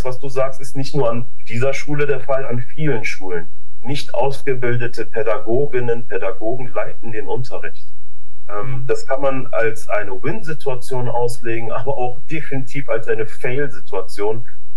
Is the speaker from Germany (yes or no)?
yes; Wuppertal, North Rhine-Westphalia, Germany; ich komme aus Wuppertal